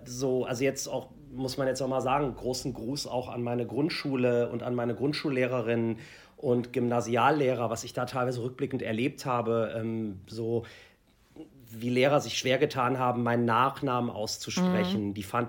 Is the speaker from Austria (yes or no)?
no; Germany; ich bin halt hier aufgewachsen in Deutschland. Mein Papa, wie gesagt, ist Iraner, meine Mama Deutsche.